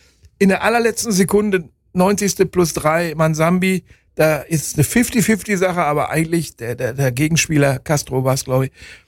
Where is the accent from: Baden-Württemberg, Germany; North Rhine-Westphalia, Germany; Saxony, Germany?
Baden-Württemberg, Germany; Freiburg; Und ich bin aber als Freiburger.